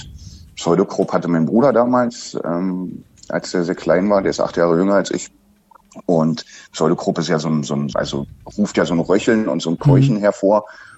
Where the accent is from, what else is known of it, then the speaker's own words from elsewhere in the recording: Frankfurt, Brandenburg, Germany; Also ich bin in Frankfurt-Oder groß geworden, in Brandenburg.